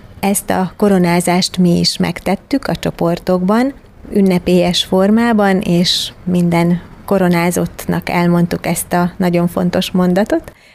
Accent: Tázlár, Bács-Kiskun, Hungary; born there; amikor a szülőfalumba, meg a volt iskolámba, a tázlári iskolámba mentem egy hónapos iskolai gyakorlatra

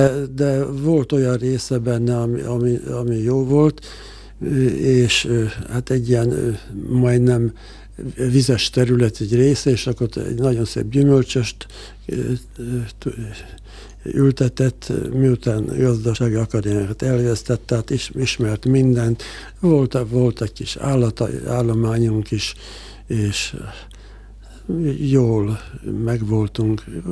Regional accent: Budapest, Hungary; born there; Én Pesten születtem, mert édesanyám pesti, a szülei ott vannak, és a Betesdába születtem.

